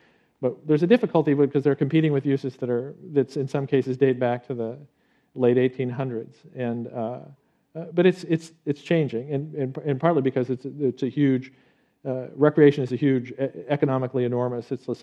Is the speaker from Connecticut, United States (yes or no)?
yes; Connecticut, United States; I mean, I come from Connecticut, which is a crummy wine state, so I know what it is to make.